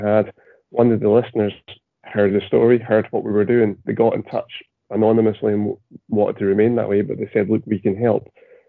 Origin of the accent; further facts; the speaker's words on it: Scotland, United Kingdom; we're predominantly from the Highlands, where we started this off.